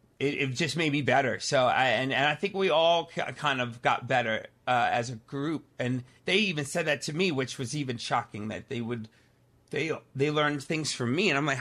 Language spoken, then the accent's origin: English; Pennsylvania, United States; I grew up in Pennsylvania, right outside of Philadelphia.